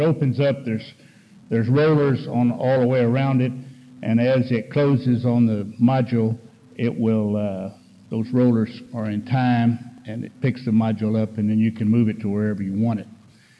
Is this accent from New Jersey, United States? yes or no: no; Edroy, Texas, United States; Like I said, I'm from Edroy, right outside of Corpus Christi